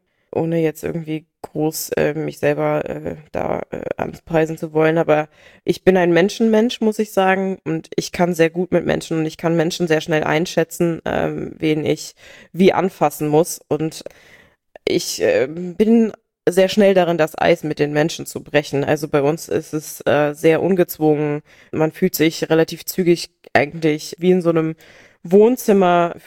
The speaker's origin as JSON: {"language": "German", "town": "Brauneberg", "region": "Rhineland-Palatinate", "country": "Germany", "tie": "born or raised there", "also_born_or_lived": "Traben-Trarbach", "said": "Ich bin in Traben-Trarbach ursprünglich mal geboren, dann bin ich ganz viel umgezogen und als meine Mama zum zweiten Mal geheiratet hat, dann nach Brauneberg als Kind und da bin ich dann groß geworden und aufgewachsen. Auch meine Oma kommt von der Mosel aus Enkirch"}